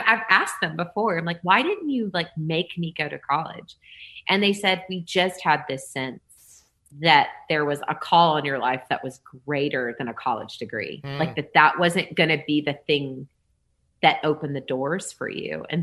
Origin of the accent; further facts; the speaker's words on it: Hopkinsville, Kentucky, United States; now in Nashville, United States; My dad was in ministry when I was a young kid, but then we landed in another town called Hopkinsville, Kentucky for most of my childhood. Then I, through a series of events, moved to Louisiana for a little bit, went to LSU for a couple of semesters, and then landed in Nashville 20 years ago